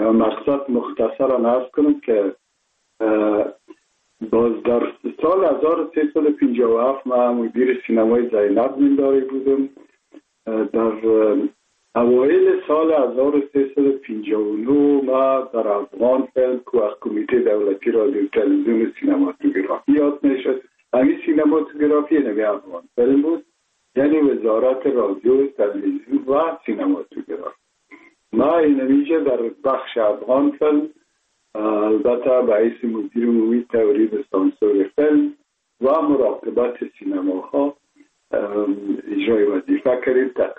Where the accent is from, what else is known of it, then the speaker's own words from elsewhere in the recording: Kabul, Afghanistan; ما متولد شهر کابل هستم، هستم تاجک و از شهر کولی کابل که از پدر پدر از کابل هستم.